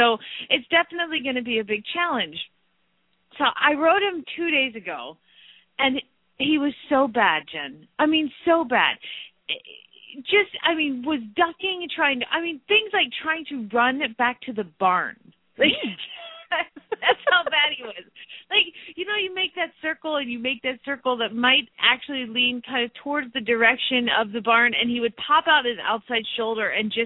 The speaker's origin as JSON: {"language": "English", "town": "Phoenix", "region": "Arizona", "country": "United States", "said": "from Phoenix, Arizona"}